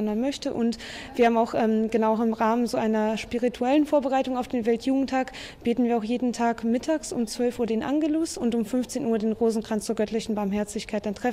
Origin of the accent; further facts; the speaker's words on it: Germany; Genau, also ich bin Deutsche und Polin. Ich bin in Deutschland geboren, habe auch mein ganzes Leben in Deutschland gelebt bisher. Aber meine beiden Eltern kommen aus Polen, also von daher bin ich deutsch-polnisch. Ich bin mit Deutsch und Polnisch aufgewachsen